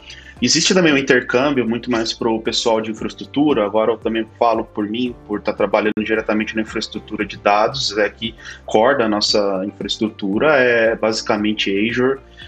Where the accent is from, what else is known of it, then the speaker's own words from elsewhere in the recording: Taubaté, São Paulo, Brazil; moved away as an adult; now in Berlin, Germany; Eu sou original de Taubaté, a terra da grávida, talvez quem conheça, mas eu fui depois para São Paulo e agora estou perdido em Berlim.